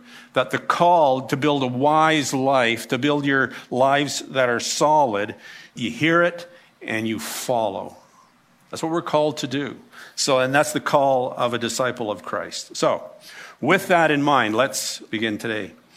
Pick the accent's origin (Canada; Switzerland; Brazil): Canada; And while we are Canadian, our allegiance is to Jesus.